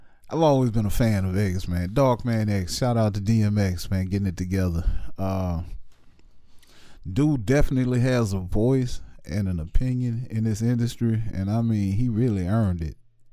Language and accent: English; Louisiana, United States; also born or lived in Natchez, Mississippi; now in Nashville, United States; Old school cat, man, from Louisiana, all over Louisiana. I was born in Mississippi, actually, Natchez, Mississippi, 601. Raised in between Vidalia, Louisiana, and New Orleans, back and forth all my life.